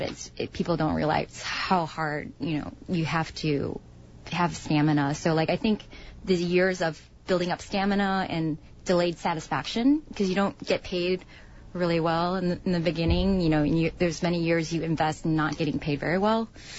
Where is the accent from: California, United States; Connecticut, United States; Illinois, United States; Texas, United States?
Illinois, United States; Downers Grove; It's my family. It's my home base. I grew up in Downers Grove.